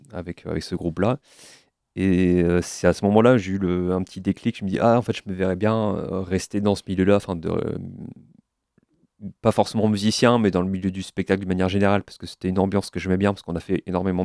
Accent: Quimper, Brittany, France; Bah, je suis de Quimper à la base.

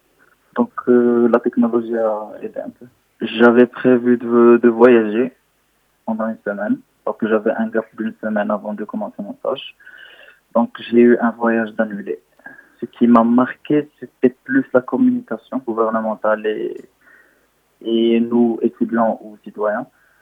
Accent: Morocco; je suis marocain et j'ai 23 ans.

